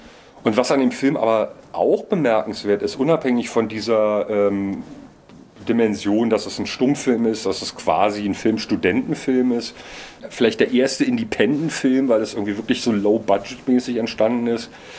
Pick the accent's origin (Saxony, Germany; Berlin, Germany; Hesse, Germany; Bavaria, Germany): Berlin, Germany; besonders für mich als Berliner eben auch so fast schon tragisch